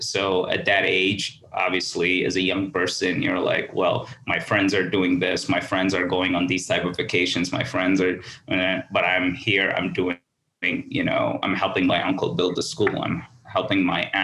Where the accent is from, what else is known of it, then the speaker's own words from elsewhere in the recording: Abu Dhabi, United Arab Emirates; now in Chicago, United States; growing up in Abu Dhabi, I grew up with people from all over the world.